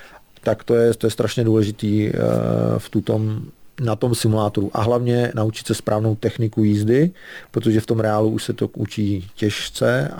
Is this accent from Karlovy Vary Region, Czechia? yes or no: yes; Kraslice, Karlovy Vary Region, Czechia; jsem rodák z Kraslic a jsem na to tam hrdej, takže nemám důvod se někam asi stěhovat.